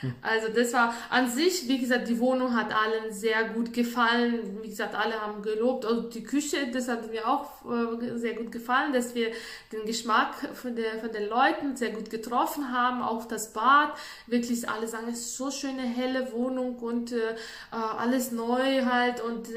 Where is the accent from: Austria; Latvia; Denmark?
Latvia; Bei uns in Lettland, ich komme ja aus Lettland